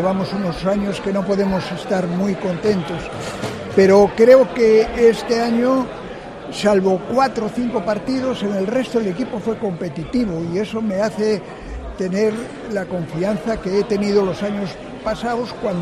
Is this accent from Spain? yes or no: yes; Vigo, Galicia, Spain; soy un vigués que añoraba mucho mi tierra cuando estaba por los mundos adelante, y ahora que la puedo disfrutar me voy a quedar aquí.